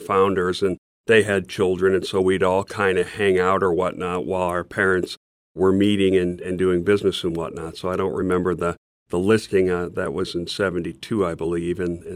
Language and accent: English; Chicago, Illinois, United States; also born or lived in South Florida; Yes, well, I was born in South Florida. My folks divorced when I was five. My mom decided to move back to Chicago, where her and … were from.